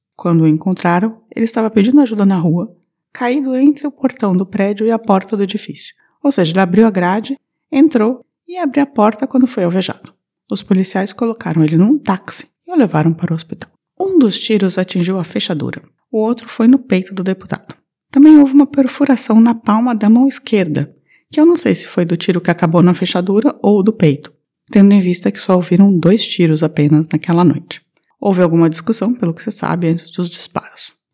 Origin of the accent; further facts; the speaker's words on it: Curitiba, Paraná, Brazil; now in Germany; eu, como curitibana e moradora da Alemanha, rio das noites frias porto-alegrenses.